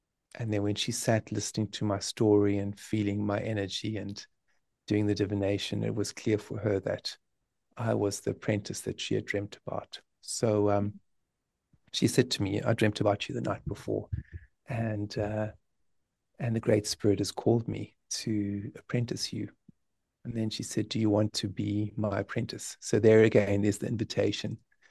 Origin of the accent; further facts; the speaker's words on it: South Africa; And I was in South Africa. I'm born and bred in South Africa.